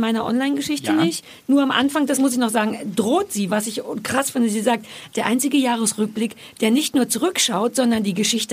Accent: Berlin, Germany; Weil als Berliner und als Ossi sage ich Käse.

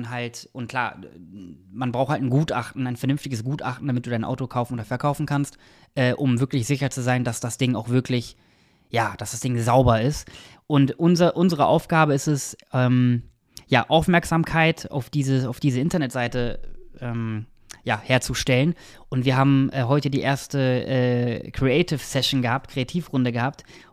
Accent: Nienburg, Lower Saxony, Germany; bei der Sparkasse in Nienburg, meiner alten Heimatstadt.

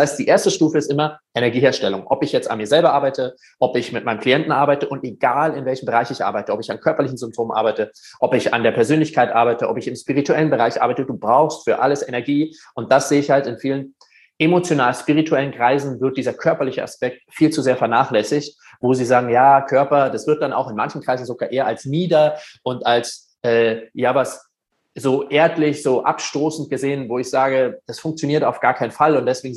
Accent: Germany; accent: German; Kemal, unser gemeinsamer Freund, hatte mich mit meinem deutschen Akzent erkannt.

